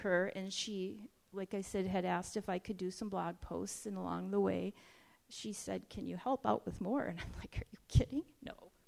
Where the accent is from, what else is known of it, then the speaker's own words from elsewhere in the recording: Minneapolis, Minnesota, United States; now in Iowa, United States; Grew up in Minneapolis. I'm from the Midwest area. And I now currently live along the Minnesota-Iowa border. I live in Iowa.